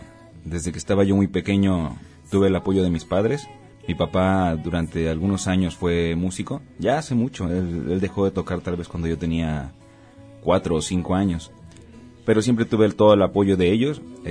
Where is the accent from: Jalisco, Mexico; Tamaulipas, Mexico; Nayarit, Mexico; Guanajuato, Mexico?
Jalisco, Mexico; Autlán; Es correcto, soy nacido aquí, y pues bueno, aunque ahorita estoy viviendo en otros lados, somos de aquí de Autlán